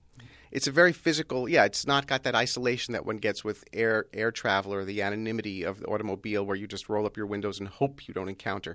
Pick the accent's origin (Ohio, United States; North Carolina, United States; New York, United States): New York, United States; New York City; I remember being a small and growing up in New York City.